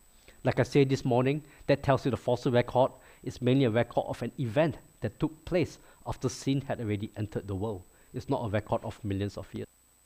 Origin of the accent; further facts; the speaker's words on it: Singapore; A couple of years ago, because I'm from Singapore, I went back to visit my family.